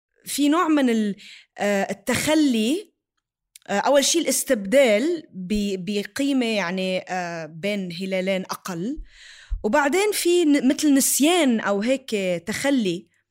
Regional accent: Lebanon; now in Dubai, United Arab Emirates; ربيت بلبنان ونقلت كتير بيوت بلبنان، ونقلت كمان بيوت بدبي، بس إنه صار لي 10 سنين بدبي.

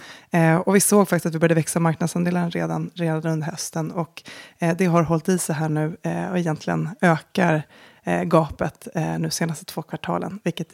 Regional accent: Stockholm, Stockholm County, Sweden; born there; Jag är född i Stockholm.

